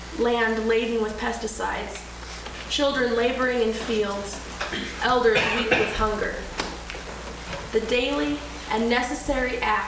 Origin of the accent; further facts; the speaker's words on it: Spokane, Washington, United States; I'm from Spokane, Washington.